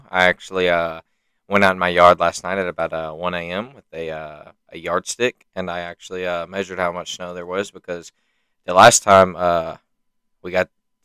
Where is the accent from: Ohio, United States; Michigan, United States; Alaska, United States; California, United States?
Alaska, United States; born there; Well, you see here, I was born in Alaska. You know, I'm meant for the snow.